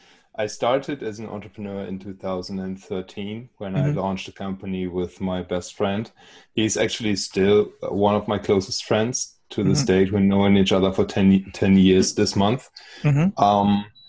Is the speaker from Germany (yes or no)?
yes; Germany; English is a second language; I'm from Germany, but I already started in English back then because I thought the local businesses where I live in a quite rural area here in Germany